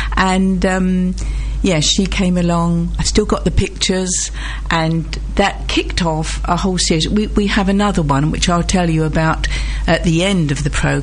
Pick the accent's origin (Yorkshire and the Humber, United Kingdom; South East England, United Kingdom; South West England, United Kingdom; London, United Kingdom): London, United Kingdom; Dagenham; Yes, I came from Dagenham.